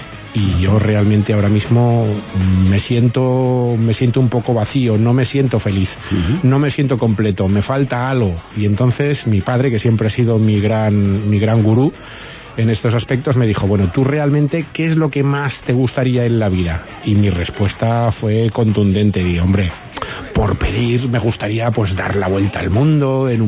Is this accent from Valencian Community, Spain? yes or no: yes; Villarreal, Valencian Community, Spain; que soy de Villarreal, que soy una persona muy normal